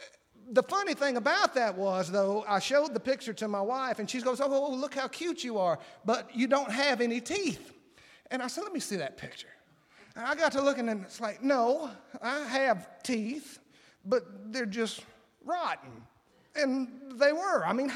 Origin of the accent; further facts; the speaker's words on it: Madison, Mississippi, United States; I'm from Madison, Mississippi, and I'm a drug dealer.